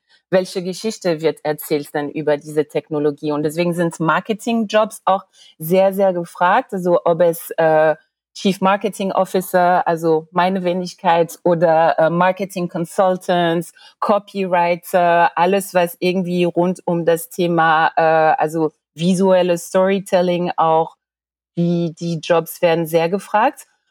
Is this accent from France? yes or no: yes; France; Ich bin ja Französin, wie ich dir vorhin gesagt habe